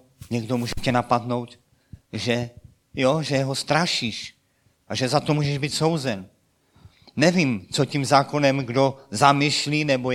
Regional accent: Petrovice u Karviné, Moravian-Silesian Region, Czechia; Vyrůstal jsem tady kousíček od Karviné v Petrovicích v rodině zemědělce

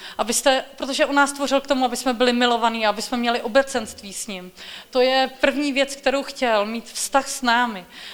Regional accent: Cheb, Karlovy Vary Region, Czechia; já jsem z Chebu

